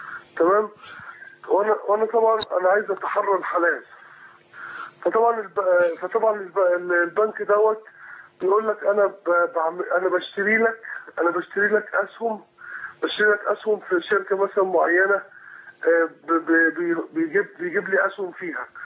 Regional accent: Egypt; now in Saudi Arabia; انا مواطن مصري مقيم في السعودية ومعايا أسرتي ومعايا ولادي

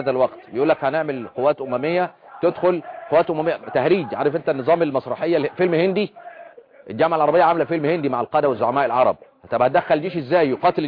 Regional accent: Upper Egypt, Egypt; بقت زي النبوت عندنا في الصعيد

